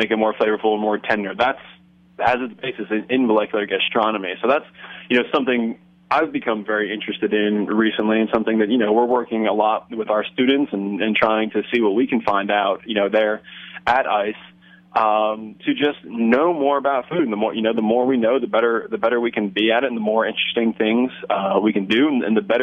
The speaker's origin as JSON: {"language": "English", "town": "Apalachicola", "region": "Florida", "country": "United States", "tie": "born or raised there", "said": "just down the road from where I grew up in Apalachicola, you know, some of the best oysters in the world, when the hurricanes or BP aren't in there screwing things up."}